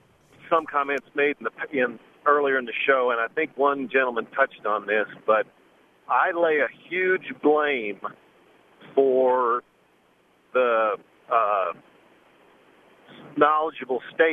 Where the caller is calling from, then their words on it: Hannibal, Missouri, United States; Hannibal, Missouri.